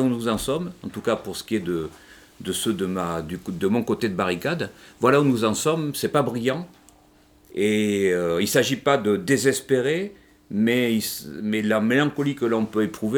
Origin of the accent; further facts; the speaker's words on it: Bordeaux, Nouvelle-Aquitaine, France; moi, par exemple, je suis bordelais